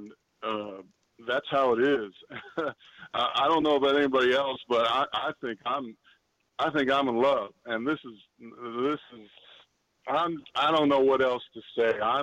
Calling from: Texas, United States

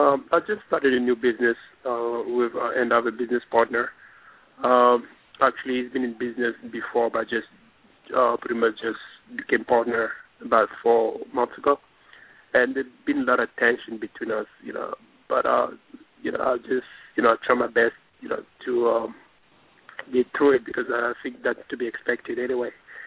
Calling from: New York, United States; And I'm calling from New York.

